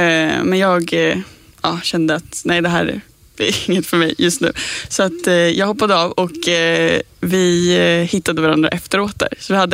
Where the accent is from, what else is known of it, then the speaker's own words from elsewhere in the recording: Stockholm, Stockholm County, Sweden; Jag är från Stockholm.